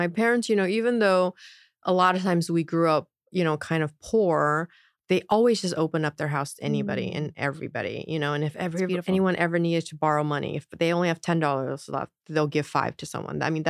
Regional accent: Ontario, Canada; And I was the only Asian person growing up in Ontario.

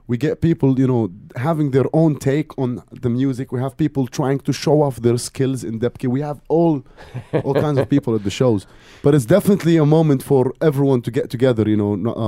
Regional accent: Amman, Amman Governorate, Jordan; English is a second language; We grew up in Amman, you know

